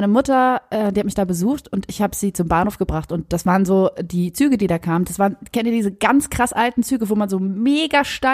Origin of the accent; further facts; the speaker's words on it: Germany; moved away; ich komme aus Deutschland, Nähe von Hamburg.